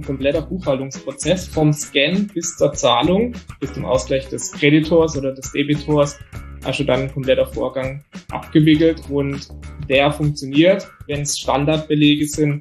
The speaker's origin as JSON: {"language": "German", "town": "Bietigheim", "region": "Baden-Württemberg", "country": "Germany", "said": "Ich komme aus dem Bietigheim nahe Karlsruhe und bin 30 Jahre alt"}